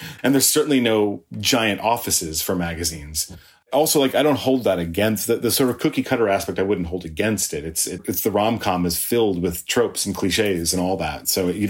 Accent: Staten Island, New York, United States; my experience growing up in Staten Island was getting on that ferry and being able to, in 25 minutes, be in a totally different world.

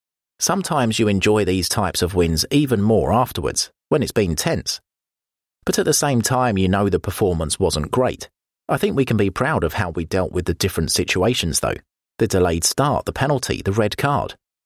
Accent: Norway; English is a second language; moved away as an adult; now in London, United Kingdom; But I'm very proud of my country, and it was good for me to go back and see loads of familiar faces.

